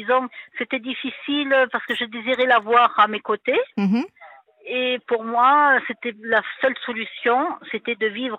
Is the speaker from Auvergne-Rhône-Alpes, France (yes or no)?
no; Toulouse, Occitanie, France; Et comme on est de Toulouse, donc on a très vite communiqué par SMS.